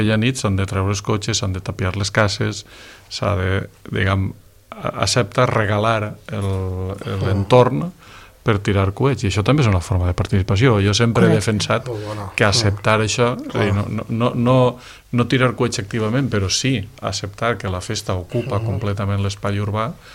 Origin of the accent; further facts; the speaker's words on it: Bétera, Valencian Community, Spain; Que és allò... De Betera.